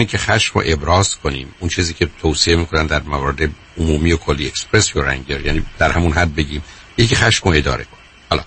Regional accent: Iran; چرا انگلیسی رو با لهجه حرف میزنی. خب من ایرانیم

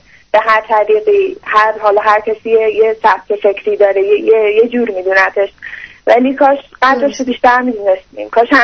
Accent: Iran; ما به عنوان یک ایرانی

